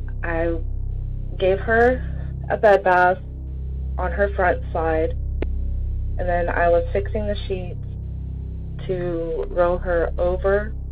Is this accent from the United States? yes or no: yes; Texas, United States; I'm from Texas.